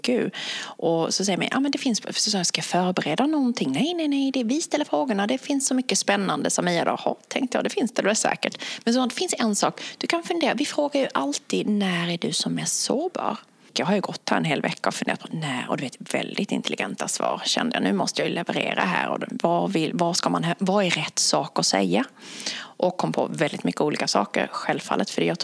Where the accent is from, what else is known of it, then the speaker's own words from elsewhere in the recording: Sweden; born there; first language Swedish; Även om jag är född i Sverige, jag har bara ett modersmål, jag kan bara prata svenska, kan inte prata något annat språk, men engelska som man har lärt sig i skolan.